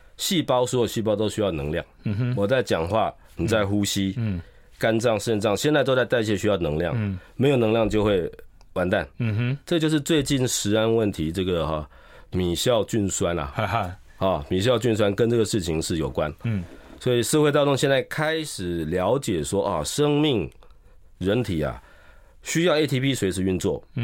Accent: Zhushan, Nantou County, Taiwan; 另外一种在我的故乡竹山，台农66号就是那个蜜番薯

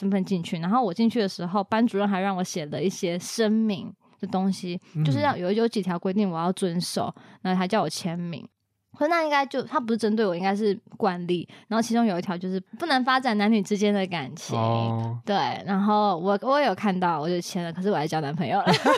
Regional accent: Taiwan; 老师看在我是台湾人的份上

